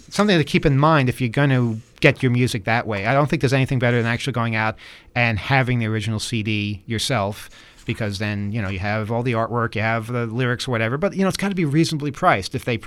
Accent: Regina, Saskatchewan, Canada; I am from Regina, Saskatchewan in Canada.

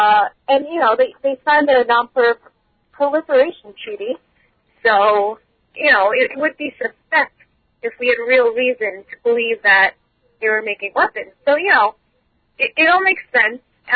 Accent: Babylon, New York, United States; I'm from Babylon.

